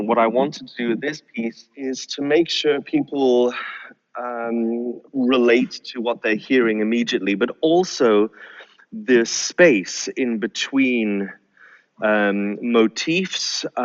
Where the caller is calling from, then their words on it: North East England, United Kingdom; I'm joining you from the northeast of the UK, near Newcastle and Northumberland, which is very close to the North Sea.